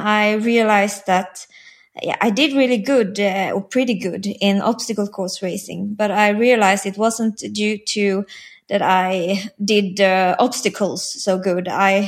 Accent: Karlstad, Värmland, Sweden; English is a second language; it was when they arranged a swim run here in my hometown in Karlstam

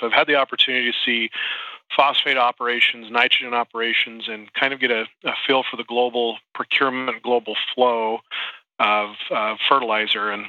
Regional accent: Hamer, Idaho, United States; I was born and raised in southeast Idaho in a town called Hamer, Idaho. I grew up on the potato farm, alfalfa, oats, barley.

